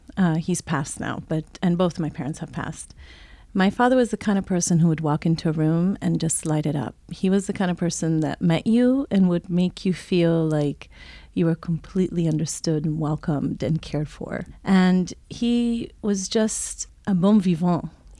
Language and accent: English; Italy; also born or lived in Switzerland; I was born in Switzerland, raised in Italy, German mom, American dad, lived just about all the continents and speak five languages.